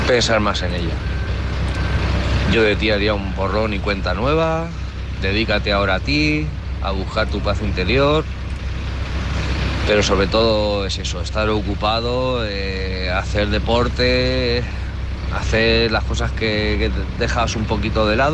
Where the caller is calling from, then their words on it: Alicante, Valencian Community, Spain; de Alicante.